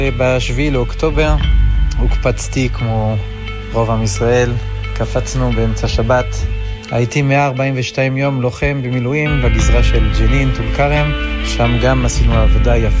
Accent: France; Hebrew is a second language; now in Modiin, Israel; עליתי לארץ ב-2003 מצרפת, למדתי בישיבה גבוהה בירושלים שנתיים

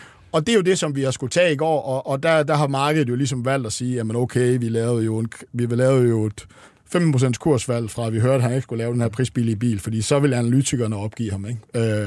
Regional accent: Jutland, Denmark; Jeg kan jo huske som jyde første gang, jeg skulle køre ind i København

